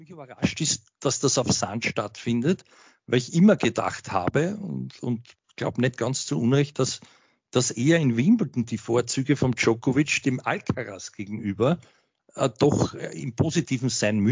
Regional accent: Serbia; es ist vielleicht schwierig als Serbe

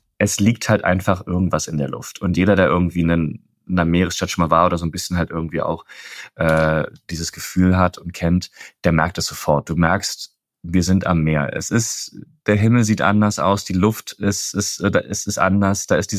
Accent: Germany; Es ist ein bisschen gewöhnungsbedürftig, gerade für uns als Deutsche, weil ne, man weiß einfach, wann der Bus fährt oder man weiß es nicht.

